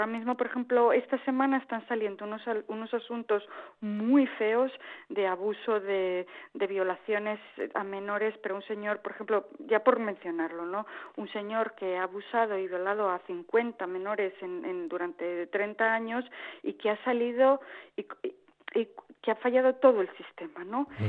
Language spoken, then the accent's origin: Spanish; Spain; moved away as an adult; Yo me fui de España, pues yo creo que hace más de 12 o 13 años. Me he ido bastantes veces y luego he vuelto, ¿no? Para estudiar, para trabajar, etcétera. Pero lo que me empujó definitivamente a irme en el 2001 es pues razones personales